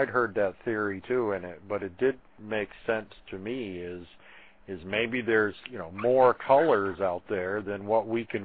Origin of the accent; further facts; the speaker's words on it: Benton, Vermont, United States; I'm from Benton, Vermont.